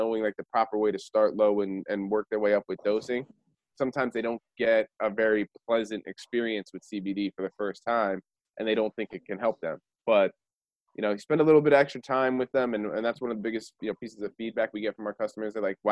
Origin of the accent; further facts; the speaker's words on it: Parsippany, New Jersey, United States; We're from Parsippany, New Jersey, so even closer to even just as close to Montclair.